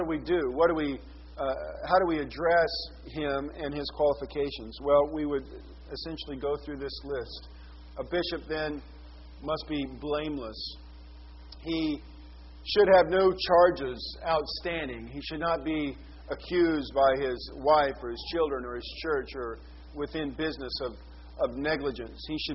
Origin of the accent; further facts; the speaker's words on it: the West, United States; You laugh. I'm from the West. There's something like 30,000 polygamists in southern Utah.